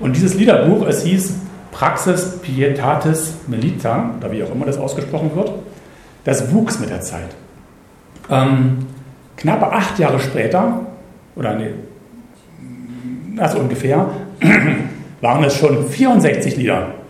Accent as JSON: {"language": "German", "town": "Guben", "region": "Brandenburg", "country": "Germany", "tie": "born or raised there", "said": "in der Nähe meiner Heimatstadt Guben"}